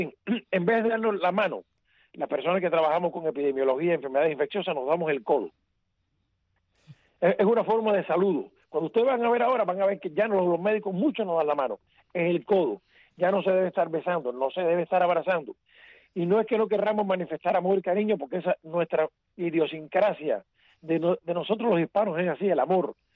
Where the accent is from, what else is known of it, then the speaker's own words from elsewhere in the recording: Cuba; born there; soy cubano de nacimiento